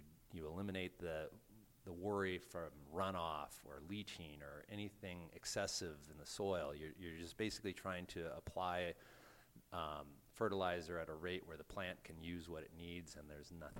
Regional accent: Corvallis, Oregon, United States; I'm from Corvallis, which is in the middle of the Willamette Valley. It's the home of Oregon State University.

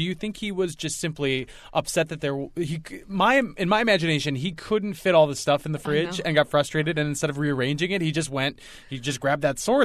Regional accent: Wisconsin, United States; Sounds like a good time to go to the Fox Valley, my hometown.

